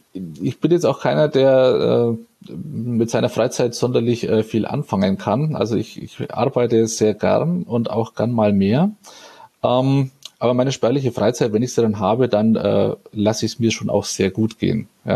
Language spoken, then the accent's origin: German; Bavaria, Germany; Und dann aus meiner Heimat im Landkreis Neustadt-Eichbad-Windsheim das Weinörtchen Ipsheim zum Beispiel zu nennen, wo es ganz hervorragenden Frankenwein gibt.